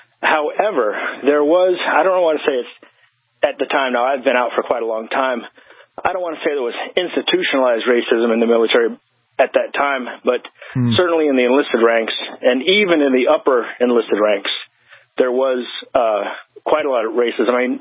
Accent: Deep South, United States; Well, despite the fact I don't have much of an accent, I'm from the South, and I'm from the Deep South, actually

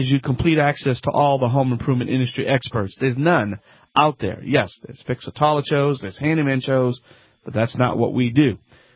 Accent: Louisiana, United States; I am the Cajun man from the Bayou Land.

